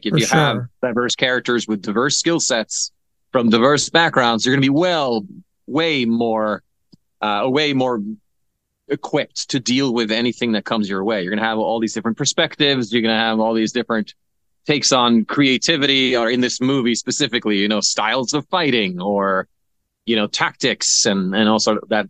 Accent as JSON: {"language": "English", "country": "Norway", "also_born_or_lived": "Hollywood", "second_language": "English", "moved": "as an adult", "lives_now": "United States", "said": "So I'm from Norway originally, and after high school, I was in the military for a couple of years, and went to just moved across the world to Hollywood"}